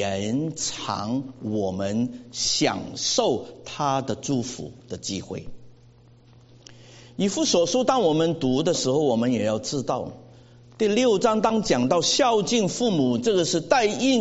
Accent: China; 我们中国人说女人顶了一半天哈，是吧？

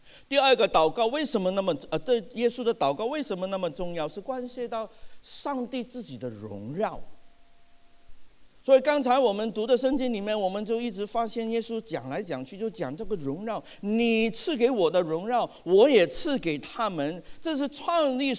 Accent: Hong Kong; 那过去大半年，我是从香港来的，大家都知道香港的事情。

